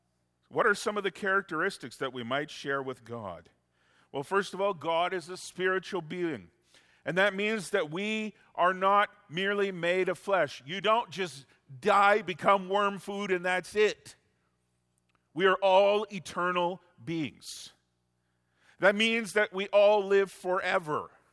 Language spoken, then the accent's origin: English; Simcoe, Ontario, Canada; You know, growing up in Simcoe, as a teenager, I hated this so much. Simcoe's one of those towns where people have lived there a long time. My family lived there for a fairly long time.